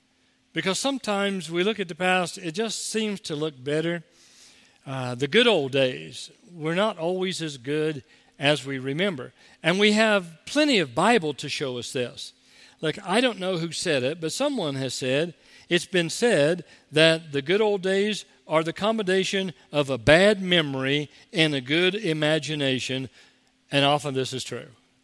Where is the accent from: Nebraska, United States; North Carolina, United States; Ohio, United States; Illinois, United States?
Ohio, United States; moved away; growing up in Southern Ohio, Teresa and I think this time of year